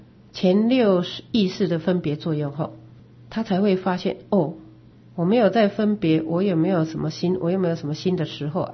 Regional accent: Taiwan; 因为我们是台湾人

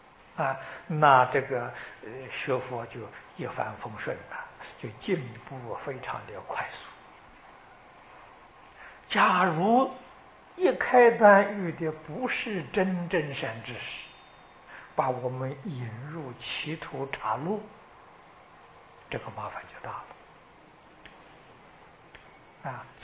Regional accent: China; 我们中国人常讲啊，择善固执

